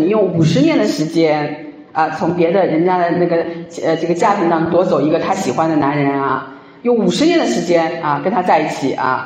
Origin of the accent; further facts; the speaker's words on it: China; 就是说我们中国人见面的时候都会说你吃了吗？